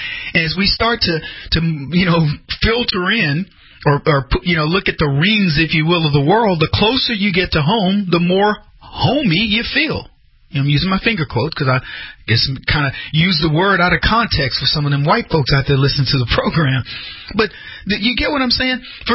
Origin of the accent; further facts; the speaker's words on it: United States; Because I'm American, and my team, the Americans, are playing against those Brits